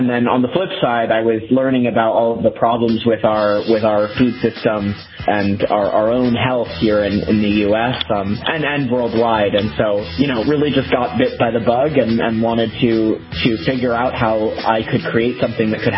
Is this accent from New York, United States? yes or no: yes; New York City, New York, United States; I grew up in New York City, but I grew up surrounded by food.